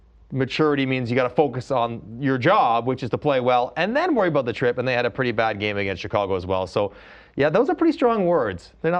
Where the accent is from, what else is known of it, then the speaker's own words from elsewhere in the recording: Toronto, Ontario, Canada; So I'm from Toronto. I live there.